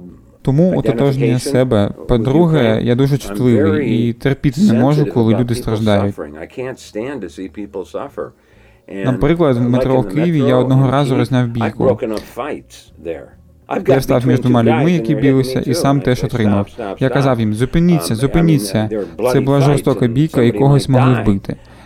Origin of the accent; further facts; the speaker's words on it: Cleveland, Ohio, United States; До речі, чоловік з Клівленда був першим, хто переклав усі його вірші з української на англійську. Це саме те місто, звідки я родом.